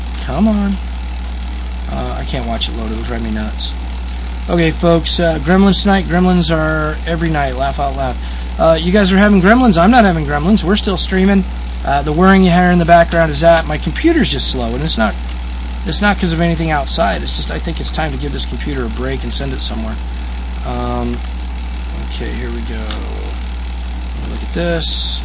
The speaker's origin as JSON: {"language": "English", "region": "Iowa", "country": "United States", "said": "I'm a born American. I am from Iowa."}